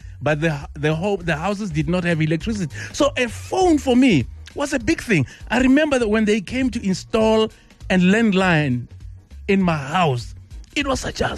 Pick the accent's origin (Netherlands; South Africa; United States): South Africa; Soweto, Gauteng; Growing up in Meadowlands, in Dofire, where money was scarce, even when we moved to Pimville, times were tough.